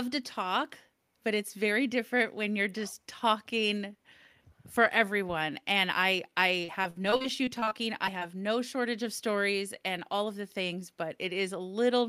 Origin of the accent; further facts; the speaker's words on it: Burbank, California, United States; I live in Chatsworth. I have lived here for about 10 years. I grew up in the Valley. I grew up in the Burbank area